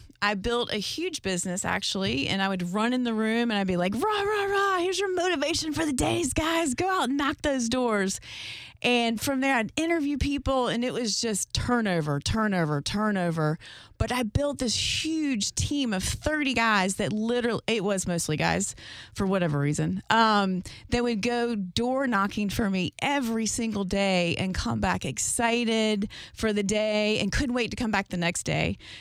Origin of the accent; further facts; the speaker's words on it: Boise, Idaho, United States; born there; Well, born in Idaho, Boise, Idaho. Mm-hmm. I grew up with six kids, three girls, three boys